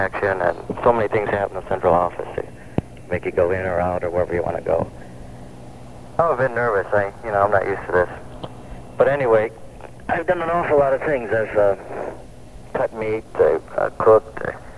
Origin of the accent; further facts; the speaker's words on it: Cleveland, Ohio, United States; Well, I'm calling from Ohio, and I didn't get it. I'm from Cleveland.